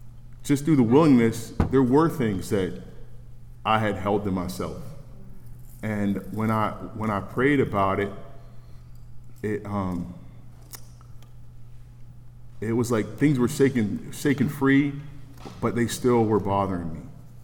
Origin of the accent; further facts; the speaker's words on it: Pittsburgh, Pennsylvania, United States; also born or lived in Mount Holly, New Jersey; And I grew up in Pittsburgh, but we lived in New Jersey for 2 years as a little boy in a project.